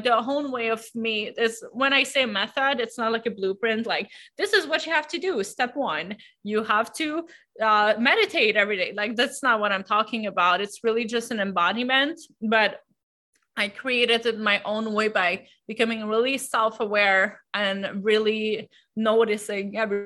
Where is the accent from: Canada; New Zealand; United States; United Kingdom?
Canada; I'm French Canadian. I come from a small village, and I moved out of that small village when I was 15 years old.